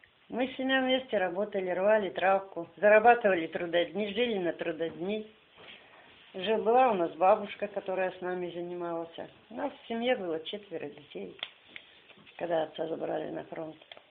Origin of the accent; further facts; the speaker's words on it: Bobrovets, Bryansk Oblast, Russia; now in Siberia; Родилась в Брянской области, Красногорского района, деревня Городешня. Мы жили вообще-то в поселке, он называется Бобровец. 30 километров от Белоруссии. Вот там детство мое все прошло.